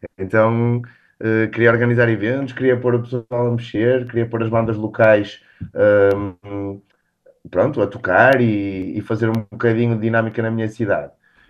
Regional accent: Barcelos, Braga, Portugal; tendo em conta que sou de Barcelos

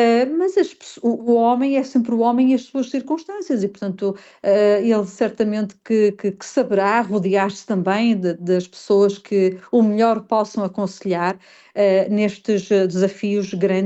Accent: Portugal; nós agradecíamos todos, enquanto portugueses democratas e democráticos

